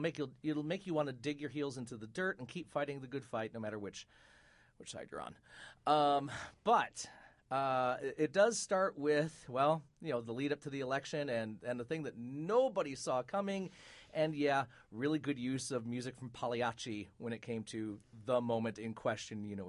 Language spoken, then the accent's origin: English; Flint, Michigan, United States; But it also goes back to his hometown, full disclosure, my hometown of Flint, Michigan, and the water crisis